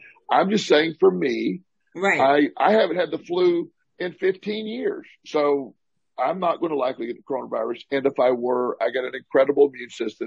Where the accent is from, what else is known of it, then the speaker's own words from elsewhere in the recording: Florida, United States; I grew up in Florida on the coast, so I know what that is